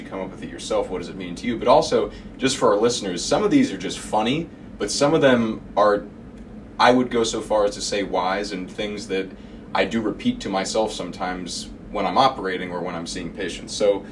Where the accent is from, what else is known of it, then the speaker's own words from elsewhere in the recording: Jacksonville, Florida, United States; I look forward to seeing you again in Jacksonville, Florida, my hometown, where I'm very proud that you'll be finishing out your career.